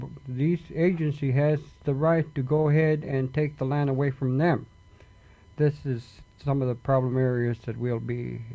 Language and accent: English; Fairbanks, Alaska, United States; I was born in Wainwright, but I was raised in Fairbanks